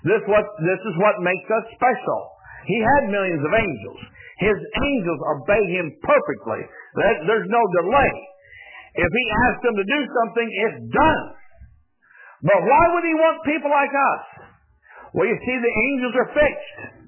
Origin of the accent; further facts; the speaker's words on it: Iowa, United States; I grew up in Iowa, and she was from Southeast Pennsylvania, and Iowa and Pennsylvania are not neighboring states.